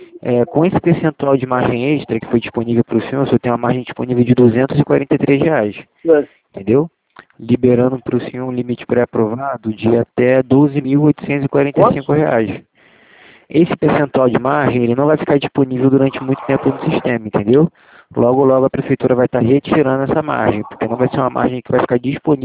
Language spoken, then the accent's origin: Portuguese; Santa Cruz, Brazil; Fico aqui em Santa Cruz. Estava verificando aqui seu endereço. Sou também de Santa Cruz, né?